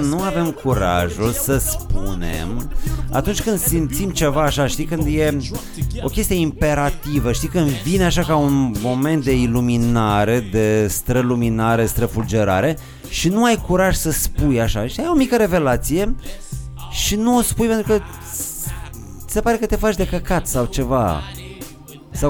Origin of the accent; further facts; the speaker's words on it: Bacău, Bacău County, Romania; suntem moldoveni, suntem din Bacău.